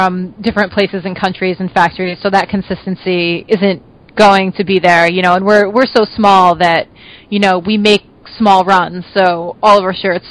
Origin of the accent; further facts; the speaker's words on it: New Jersey, United States; also born or lived in Amherst / Baltimore; now in Boston, United States; I'm originally from New Jersey. I did do my undergrad out in Amherst, and then went to graduate school in Baltimore, and then moved back to Boston.